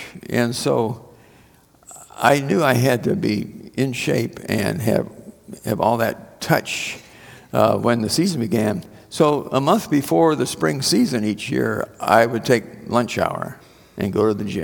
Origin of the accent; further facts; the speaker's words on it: Webster City, Iowa, United States; my grandparents put us on the train in Webster City, Iowa, which is my hometown.